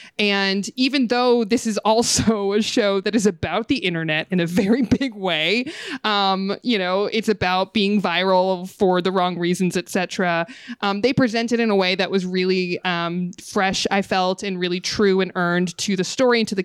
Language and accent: English; California, United States; Listen, I'm from the San Fernando Valley. Every other school you go to and all the schools I went to are performing arts magnets.